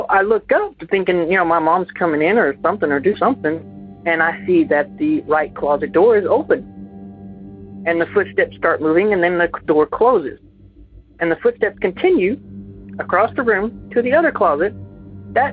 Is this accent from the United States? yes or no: yes; Texas, United States; now in Louisiana, United States; I'm from Texas. Was from Texas, but now I'm in Louisiana.